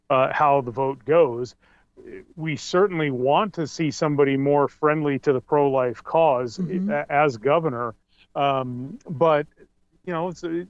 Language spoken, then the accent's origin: English; Oregon, United States; well, I come from Oregon and you want us doing this because you don't want to be doing what they do in Oregon in Florida.